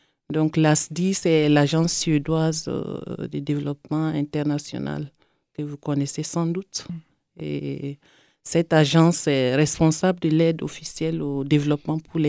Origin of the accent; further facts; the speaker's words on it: Bobo-Dioulasso, Hauts-Bassins, Burkina Faso; now in Ouagadougou, Burkina Faso; Je suis native de la ville de Bobo-Dioulasso, au Burkina Faso, où j'ai fréquenté l'école primaire, aussi le secondaire.